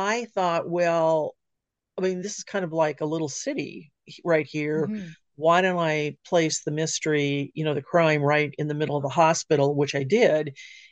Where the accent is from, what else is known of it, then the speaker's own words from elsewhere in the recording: California, United States; now in Seattle, United States; Well, I've lived my entire life on the West Coast. So I grew up in the Southern California area. Now I'm in the Seattle area.